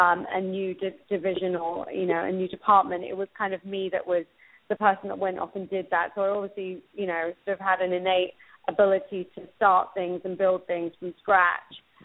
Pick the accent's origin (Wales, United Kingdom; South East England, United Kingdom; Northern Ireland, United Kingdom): South East England, United Kingdom; My parents came, you know, there from India, and I was born there and in a kind of leafy green suburb about 40 miles north of London, Buckinghamshire.